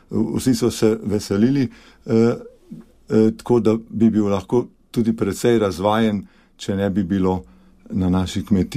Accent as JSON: {"language": "Slovenian", "region": "Upper Carniola", "country": "Slovenia", "lives_now": "Podbrezje, Slovenia", "said": "Doma pa sem iz Poljanske doline, tudi žena je tam doma. Ko greste iz Škofje Loke 9 km po Poljanski dolini, do vasi Loh, tam zavijete 3 km v hrib, tam je naša kmetija, kjer sem bil rojen, pri Rohlanu."}